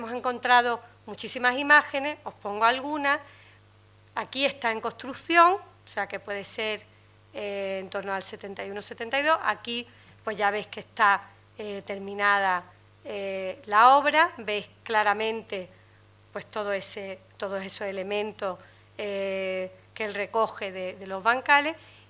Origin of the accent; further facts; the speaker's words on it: Spain; nosotros como arquitectos españoles vemos realmente todo esa forma del oficio